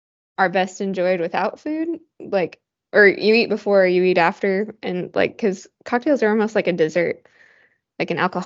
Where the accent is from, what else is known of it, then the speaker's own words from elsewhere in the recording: Indiana, United States; accent: Southern; For the record, I'm from Southern Indiana. And sometimes when I'm tired, I guess, that creeps into a actual Southern accent.